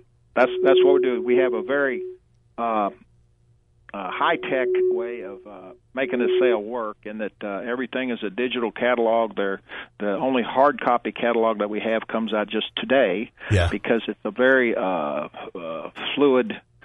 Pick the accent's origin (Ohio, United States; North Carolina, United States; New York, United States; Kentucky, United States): Kentucky, United States; also born or lived in California; I was in California for about 17 years prior to that, and I've been back here, which I'm from Kentucky, so it's a kind of a homecoming